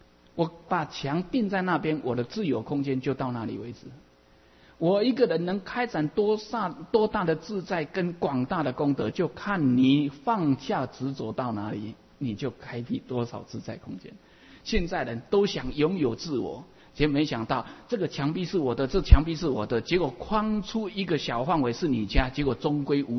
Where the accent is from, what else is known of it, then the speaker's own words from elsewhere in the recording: Taiwan; accent: Taiwanese Mandarin; 对不起，我这个台湾国语啊